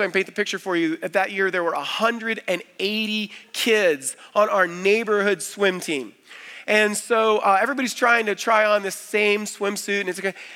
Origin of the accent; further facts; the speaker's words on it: Florida, United States; When I was a boy growing up in South Florida, we had a huge mango tree in our backyard.